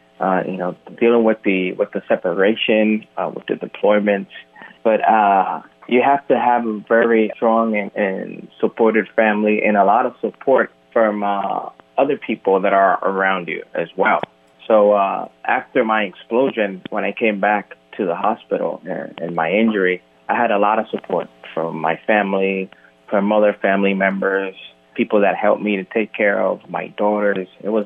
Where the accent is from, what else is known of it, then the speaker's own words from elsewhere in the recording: Puerto Rico; born there; Well, I was born in Puerto Rico